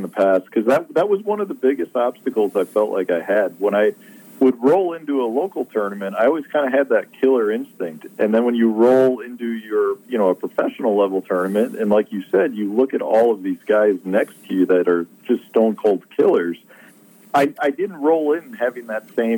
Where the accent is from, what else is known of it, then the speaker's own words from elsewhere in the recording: Chicago, Illinois, United States; I've been a big fan of yours since, growing up in Chicago.